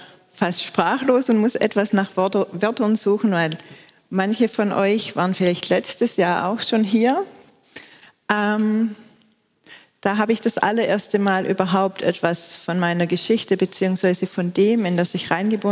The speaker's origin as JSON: {"language": "German", "region": "Baden-Württemberg", "country": "Germany", "accent": "Swabian", "said": "wie man unschwer hört, komme ich aus Baden-Württemberg und ich hoffe, ich schwäbe nicht zu sehr, weil wenn ich aufgeregt bin, dann kommt es noch viel mehr."}